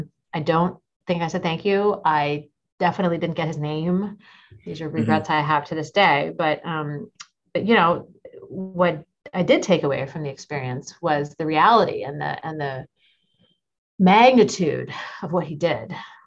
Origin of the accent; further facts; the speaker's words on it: Tacoma, Washington, United States; just coming into my hometown of Tacoma.